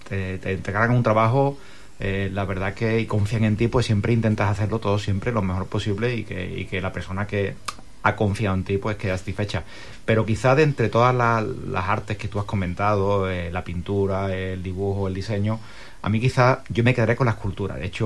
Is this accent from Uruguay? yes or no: no; Huelva, Andalusia, Spain; yo soy de Huelva. He vivido siempre en la calle José Fariña y después, posteriormente, en Roque Barcia, en el barrio de La Chica. Y después hice Bellas Artes en Sevilla.